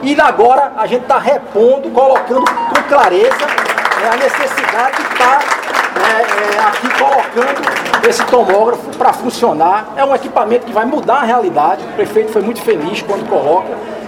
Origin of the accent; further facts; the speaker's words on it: Northeast Region, Brazil; até como sertanejo que sou, da gente estar podendo estar aqui hoje fazendo essa entrega